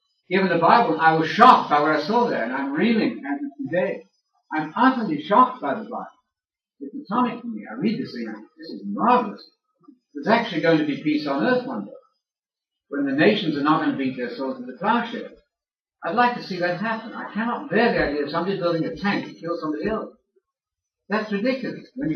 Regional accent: Alabama, United States; I'm from Alabama. I've always come from a river.

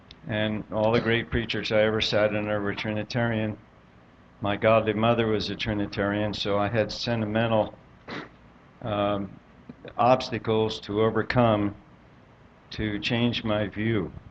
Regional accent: Seattle, Washington, United States; I'm from Seattle.

